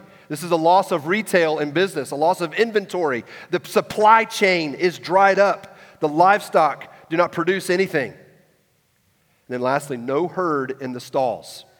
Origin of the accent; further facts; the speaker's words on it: Atlanta, Georgia, United States; Okay, I grew up in Atlanta with a bunch of buildings and pavement.